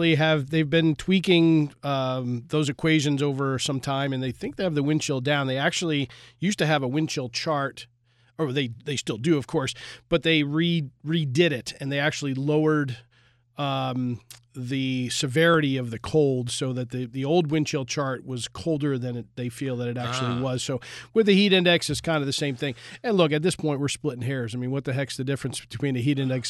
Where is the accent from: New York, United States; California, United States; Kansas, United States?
New York, United States; Albany; I mean, I grew up in Albany.